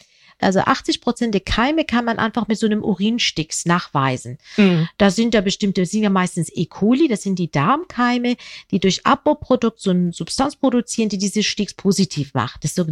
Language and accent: German; Hamburg, Germany; ich komme ja aus Hamburg